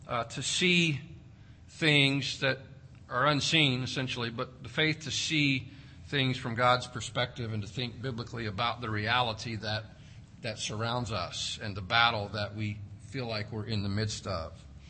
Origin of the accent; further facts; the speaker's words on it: Boise, Idaho, United States; since we're from Boise, we kind of got involved in the whole Bronco Nation thing.